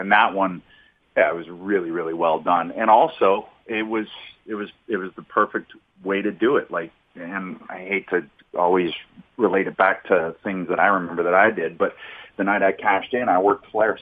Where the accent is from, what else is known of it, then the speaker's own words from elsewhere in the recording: Canada; We're Canadian.